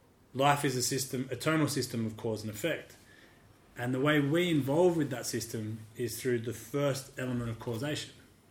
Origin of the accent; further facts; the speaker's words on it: Sydney, New South Wales, Australia; I grew up in Sydney. Very different upbringings, right?